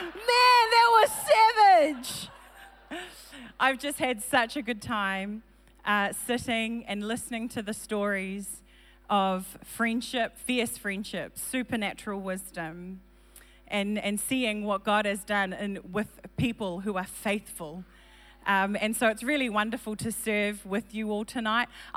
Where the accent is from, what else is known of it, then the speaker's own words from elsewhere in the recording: New Zealand; also born or lived in Fiji; I was born in Fiji. And I know. Yeah, it was a good time. And then when I was about 3 years old, we moved to New Zealand. So I'm from Kiwi country.